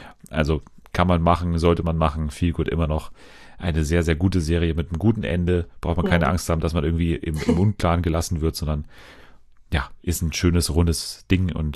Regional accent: Munich, Bavaria, Germany; ich komme doch aus München

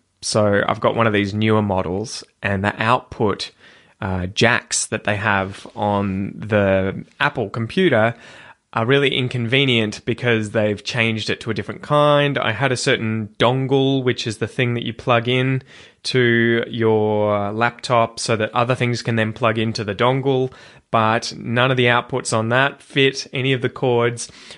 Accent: Australia; I guess as an Australian, you kind of see a group of Africans hanging out together and you assume they're all from the same place

